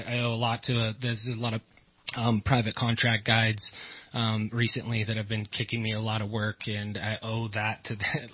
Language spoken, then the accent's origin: English; Camino, California, United States; I grew up in Placerville, California, in a little, actually a little town of Camino, mm-hmm. up above Placerville.